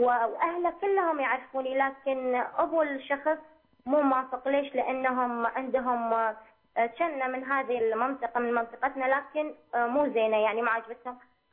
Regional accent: Syria; احنا من مدينه وهم من مدينه ثانيه، علما ان احنا كلنا سوريين وعرب ومسلمين وعاداتنا وتقاليدنا نفس الشيء

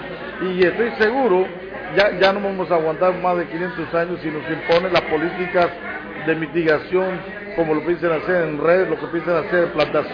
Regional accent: Panama; soy cuna de Panamá, o indígena cuna de Panamá.

